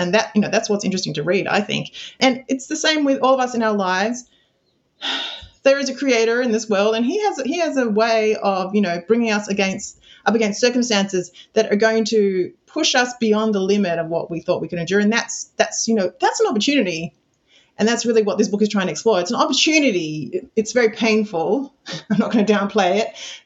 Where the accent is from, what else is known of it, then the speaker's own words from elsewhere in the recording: Sydney, New South Wales, Australia; now in Israel; I'm from Sydney, Australia, if you can't hear, but I live in Israel for over 20 years.